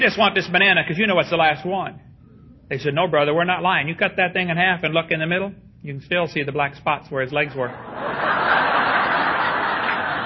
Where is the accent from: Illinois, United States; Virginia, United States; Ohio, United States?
Illinois, United States; East Peoria; born or raised there